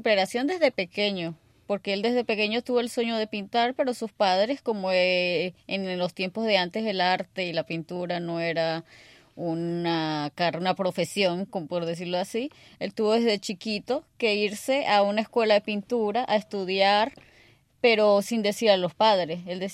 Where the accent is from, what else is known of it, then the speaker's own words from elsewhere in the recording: Venezuela; moved away; uno contaba como yo soy de Venezuela, uno tenía que trabajar aquí, mandarle a la familia